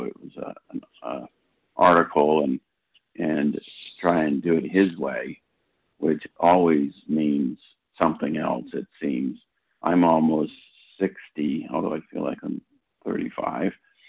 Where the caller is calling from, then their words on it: California, United States; Hi, this is … in California.